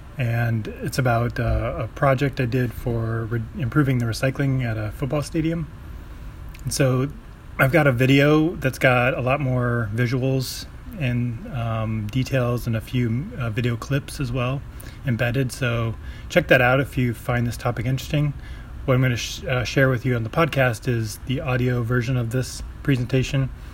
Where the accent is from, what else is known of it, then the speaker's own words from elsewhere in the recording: Iowa City, Iowa, United States; And growing up in Iowa City, part of the criteria for those in athletics was we had to go clean the stadium on Sunday mornings after every home game.